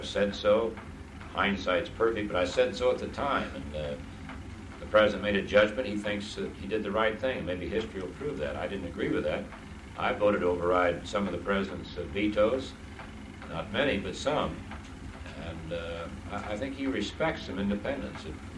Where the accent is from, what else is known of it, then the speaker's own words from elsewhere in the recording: Kansas, United States; I can't compete with him on that basis because I'm from Kansas.